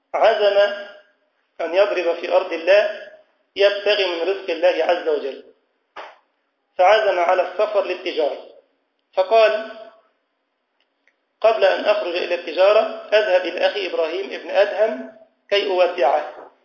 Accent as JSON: {"language": "Arabic", "country": "Egypt", "said": "عندنا في مصر طابور مش بيناموا على البلاط، مش لاقيين علاج."}